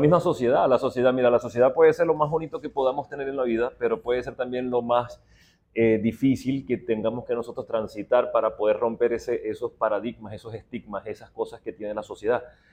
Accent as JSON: {"language": "Spanish", "country": "Venezuela", "moved": "yes", "said": "somos sencillamente venezolanos que han experimentado en otros lugares del mundo, pero que nuestra tierra sigue siendo como nuestra madre."}